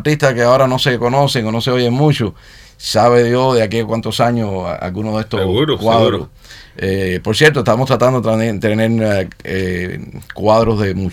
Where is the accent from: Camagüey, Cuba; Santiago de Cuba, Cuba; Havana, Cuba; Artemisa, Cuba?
Havana, Cuba; nací en La Habana y viví en La Habana, iba muchas veces ahí a Pedro Betancourt, porque teníamos familia y íbamos a visitar, por lo menos una vez al año.